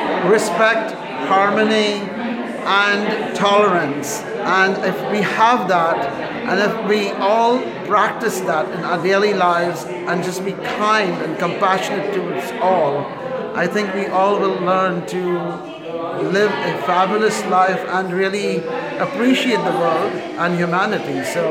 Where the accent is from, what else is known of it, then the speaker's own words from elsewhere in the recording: Mumbai, Maharashtra, India; So I hail from Bombay, so Mumbai now, and so very proud of it.